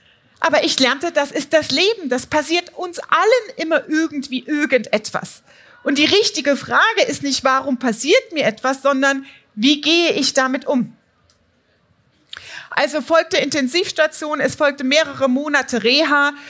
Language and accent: German; Thuringia, Germany; In einem kleinen Dorf in Thüringen, aufgewachsen damals in der DDR, zwischen Stallung und Feldern, keine Akademikerfamilie